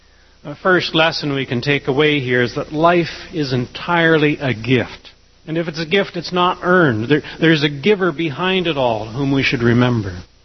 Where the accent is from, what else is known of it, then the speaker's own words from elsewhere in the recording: Canada; Oh, I'm Canadian. We feel pretty good about ourselves and our place on the planet.